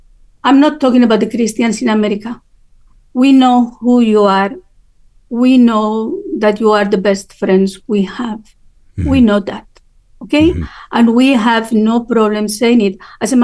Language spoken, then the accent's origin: English; Spain; I grew up in Europe. I grew up in Spain. I know what I'm talking about.